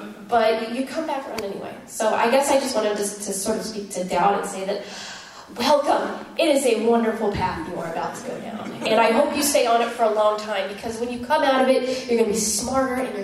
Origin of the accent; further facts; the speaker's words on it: Anderson, Indiana, United States; So if you think that's hard, try growing up in Anderson, Indiana, with a bindi on your head just because you think it's cool.